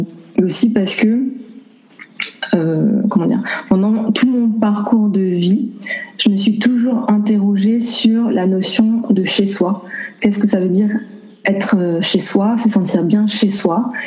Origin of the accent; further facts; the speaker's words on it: France; moi, j'ai grandi en France, mais mon père est guadeloupéen.